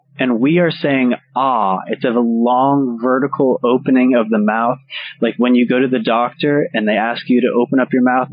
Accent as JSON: {"language": "English", "region": "Pennsylvania", "country": "United States", "accent": "standard American", "said": "I'm from Pennsylvania, which is in the Northeast, but I would say that I have a standard American accent"}